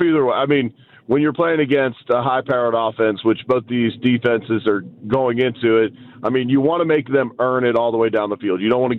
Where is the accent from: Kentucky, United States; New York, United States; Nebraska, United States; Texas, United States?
Kentucky, United States; Louisville; playing his college ball in my hometown of Louisville, Kentucky.